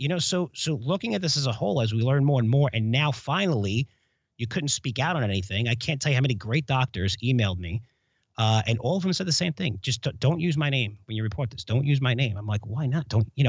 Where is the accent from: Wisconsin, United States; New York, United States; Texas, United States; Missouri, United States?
New York, United States; that's my hometown